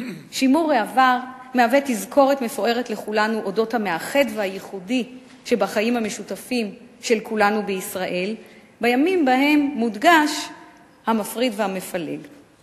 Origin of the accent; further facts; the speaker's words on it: Jerusalem, Jerusalem District, Israel; now in Shefayim, Israel; זאת לאחר שגדלתי, התחנכתי ולמדתי בעיר הולדתי ירושלים, בה הוצבו זהותי ותפיסותיי.